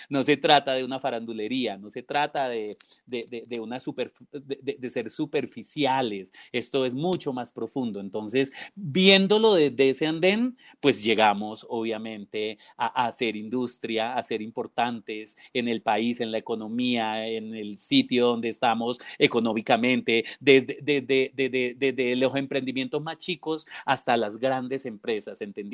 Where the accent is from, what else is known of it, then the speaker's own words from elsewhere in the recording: Colombia; Y eso es fundamental a nosotros como colombianos